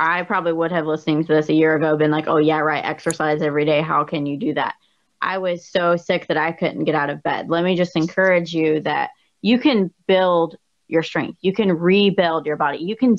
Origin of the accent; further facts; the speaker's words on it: the South, United States; Like, I'm from the South, and sweet tea is like, everybody drinks sweet tea.